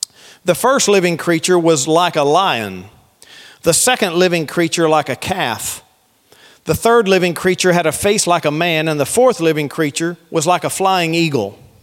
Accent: Texas, United States; Probably not how you pronounce it, but I'm Texan, so it's Chebar.

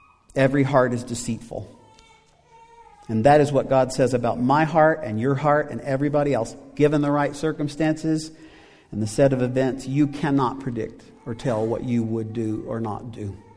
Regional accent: the South, United States; I guess since I grew up in the South, I would just say, you better mind your manners.

